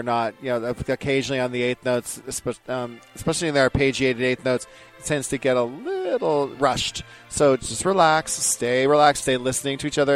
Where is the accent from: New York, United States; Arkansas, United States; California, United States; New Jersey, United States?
California, United States; Pleasanton; I'm from Pleasanton, California.